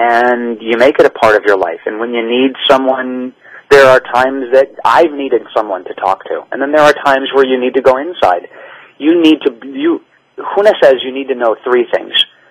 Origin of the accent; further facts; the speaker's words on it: Hawaii, United States; But I grew up in Hawaii, so, I mean, they had Hawaii 5-0, Magnum P.I.